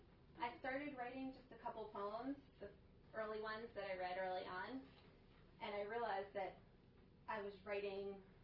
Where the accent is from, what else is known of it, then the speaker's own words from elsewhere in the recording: Cherry Hill, New Jersey, United States; In Cherry Hill, New Jersey.